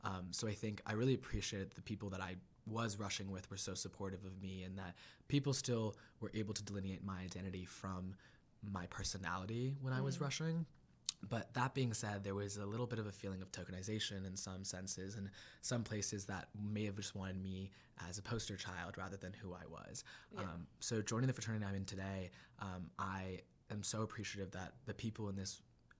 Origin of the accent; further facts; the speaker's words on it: Newtown, Connecticut, United States; Yeah, and I'm originally from Newtown, Connecticut.